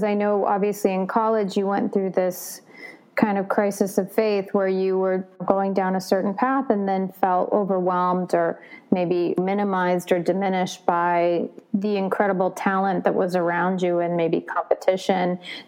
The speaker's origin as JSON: {"language": "English", "town": "Boston", "region": "Massachusetts", "country": "United States", "lives_now": "Los Angeles, United States", "said": "my experience when I first moved to LA was really gnarly. Like, It was just like, and I'm originally from Boston"}